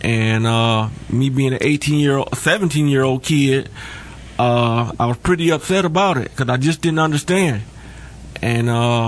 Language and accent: English; Albion, Michigan, United States; I ended up moving back to Michigan, to my hometown of Albion.